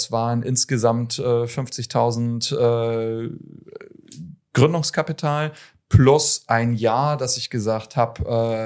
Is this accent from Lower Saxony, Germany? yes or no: yes; Dötlingen, Lower Saxony, Germany; Ich komme aus Dötlingen. Das ist ein Ticken näher dran.